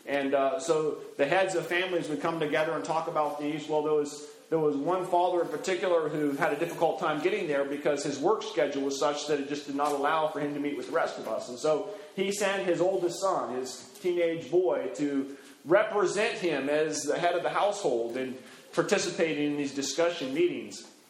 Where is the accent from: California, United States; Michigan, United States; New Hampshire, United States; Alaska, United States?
Alaska, United States; Juneau; I remember when I was growing up in Juneau, Alaska was a small town. We had about 18 to 20,000 people or so that lived in the community.